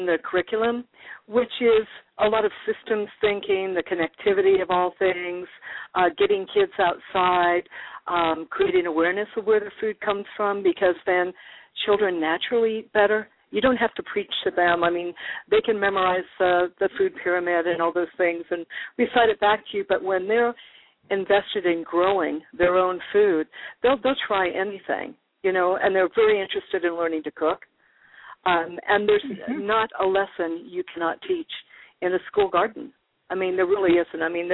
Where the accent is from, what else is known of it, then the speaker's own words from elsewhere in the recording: West Coast, United States; now in Florida, United States; Well, I come from the West Coast, and my mother was always very activist, and I was always involved in projects, particularly environmental. And I had been living in Florida for 20 years